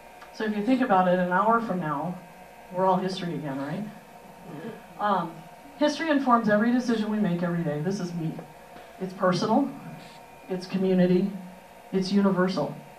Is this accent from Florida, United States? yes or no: no; St. Paul, Minnesota, United States; I grew up in St. Paul. I'm a public school kid